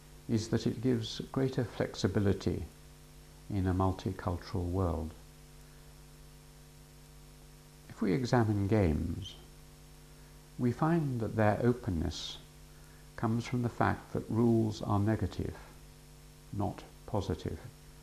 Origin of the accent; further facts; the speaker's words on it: United States; There are things you cannot do to your fellow countrymen, at least as an American.